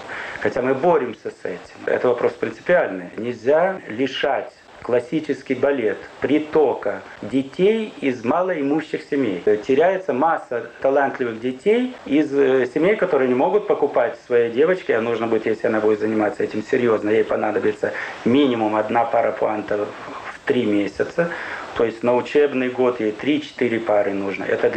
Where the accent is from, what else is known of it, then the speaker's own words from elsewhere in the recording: Ukraine; поскольку я упрямый украинец